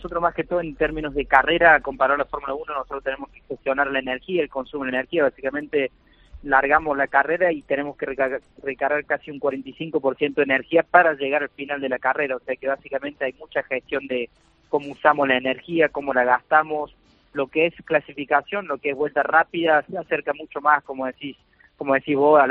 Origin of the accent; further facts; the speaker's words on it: Argentina; also born or lived in France; argentino, pero mi corazón es, digamos, mucho más argentino que francés, porque yo nací en Francia y a lo menos de un año, cuando tenía 6 meses de vida, me fui para Argentina y sigo viviendo ahí hasta hoy el día